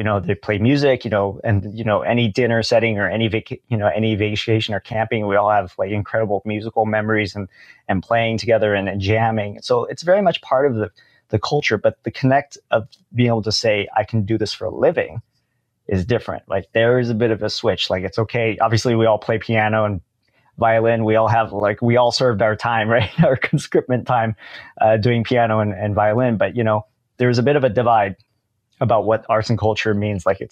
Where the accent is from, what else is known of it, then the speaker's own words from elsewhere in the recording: Olympia, Washington, United States; I grew up in Olympia, Washington, which is kind of like the capital city of Washington State